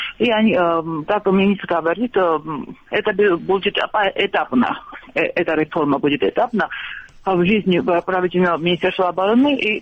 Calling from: Tbilisi, Georgia; Я вас приветствую из Тбилиси.

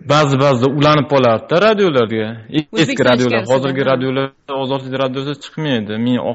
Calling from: Saint Petersburg, Russia; Yo'q, men Sankt-Peterburgdanman.

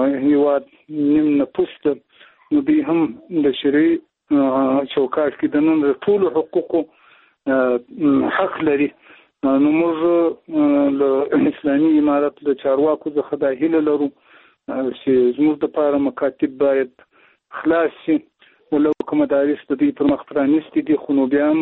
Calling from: Shajoy, Zabul, Afghanistan; د زابل ولایت د شاجوی له ولسوالۍ سره په اړیکه کښې یم

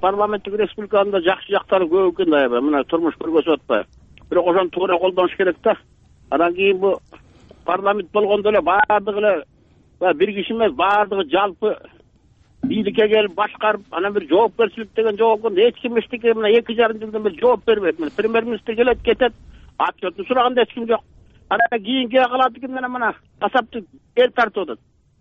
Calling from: Sokuluk, Chuy Region, Kyrgyzstan; Мен Сокулуктан

